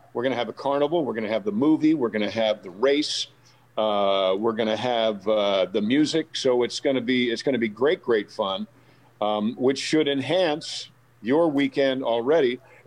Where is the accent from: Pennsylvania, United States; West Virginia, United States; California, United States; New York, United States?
New York, United States; And I'm a recovering Yankee. I'm from New York. I mean, you know, I'm from the sticks of New York, but I'm from, you know, Watkins Glen is the racetrack I knew about.